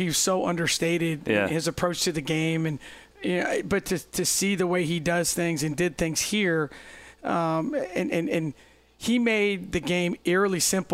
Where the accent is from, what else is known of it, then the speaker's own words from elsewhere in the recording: Davenport, Iowa, United States; born there; now in Ames, United States; I tell people I was born in Davenport. My wife was born in Ruthven, Iowa, but Ames is home to us.